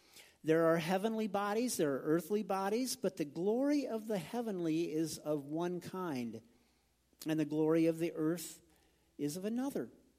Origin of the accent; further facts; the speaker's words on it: Midwest, United States; But I grew up back in the Midwest, and there were billions upon billions upon billions of snowflakes.